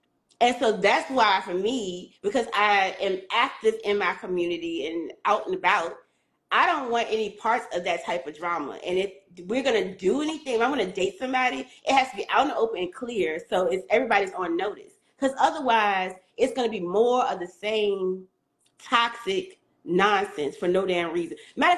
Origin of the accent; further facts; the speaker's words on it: Petersburg, Virginia, United States; I'm from Petersburg, which is 30 minutes away from Richmond.